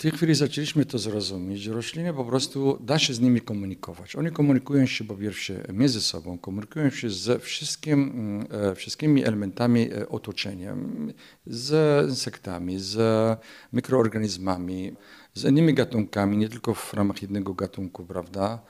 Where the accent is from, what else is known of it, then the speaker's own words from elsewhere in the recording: Syria; Polish is a second language; now in Poland; bo ja pochodzę z Syrii